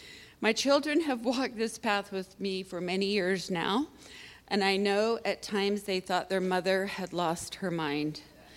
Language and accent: English; Wellsville, Utah, United States; As some of you know, I was born and raised in the Mormon Church in Wellsville, Utah.